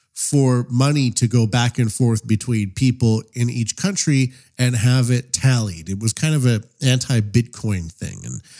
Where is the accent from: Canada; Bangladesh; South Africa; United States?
Canada; now in Japan; I am a Canadian living in Japan.